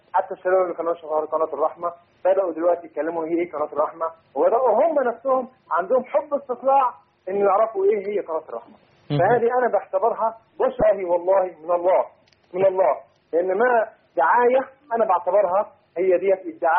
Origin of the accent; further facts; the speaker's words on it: Egypt; now in Saudi Arabia; انا مصري مقيم في السعوديه بقالي اكثر من 10 سنوات